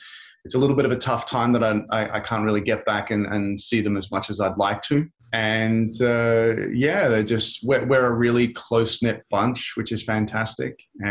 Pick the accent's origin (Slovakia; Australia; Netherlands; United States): Australia; Brisbane, Queensland; born there; So I was born in Brisbane in Australia. It is about an hour and a half flight north of Sydney because most people know Sydney and Melbourne.